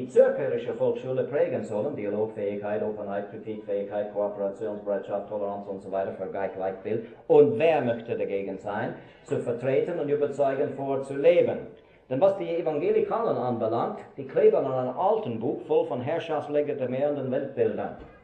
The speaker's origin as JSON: {"language": "German", "country": "Switzerland", "said": "Bei uns in der Schweiz ist es so, dass jedes Dorf und jede Stadt eine lokale Schulbehörde hat"}